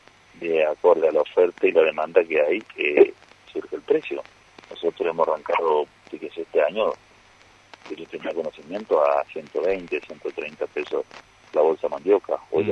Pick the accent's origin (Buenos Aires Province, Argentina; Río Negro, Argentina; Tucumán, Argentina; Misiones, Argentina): Misiones, Argentina